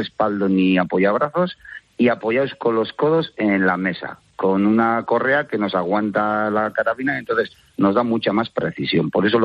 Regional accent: Ondarroa, Basque Country, Spain; conocí a un amigo de un pueblo vecino de Marquina, yo soy de Ondarra.

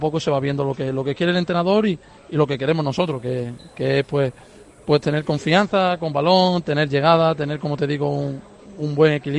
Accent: Málaga, Andalusia, Spain; más para mí que soy de Málaga

